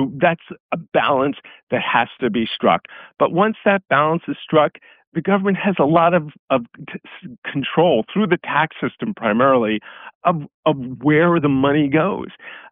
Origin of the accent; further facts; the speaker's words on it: New York, United States; I grew up in New York. That's a rule of thumb here.